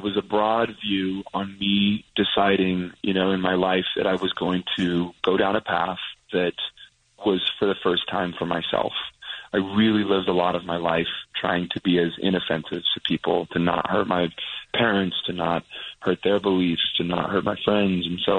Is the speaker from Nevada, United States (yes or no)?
yes; Las Vegas, Nevada, United States; And I was raised, so I was raised in Las Vegas. That's my hometown, but I did go to school in Utah, BYU